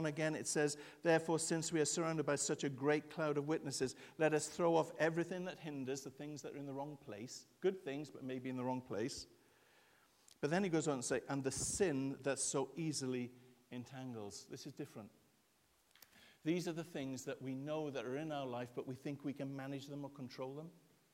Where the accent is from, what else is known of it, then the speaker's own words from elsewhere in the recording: Wales, United Kingdom; I'm a Welsh guy. I get emotional about all sorts of things.